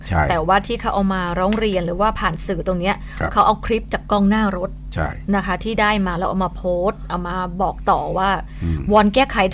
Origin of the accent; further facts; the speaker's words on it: Buriram, Thailand; born there; เกิดที่จังหวัดบุรีรัมย์ค่ะ